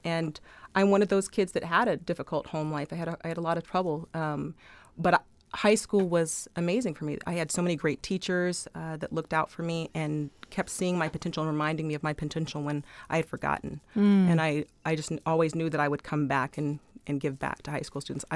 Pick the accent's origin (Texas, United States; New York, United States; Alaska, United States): Alaska, United States; Anchorage; Yes, I was born and raised in Alaska. I'm a product of the Anchorage School District.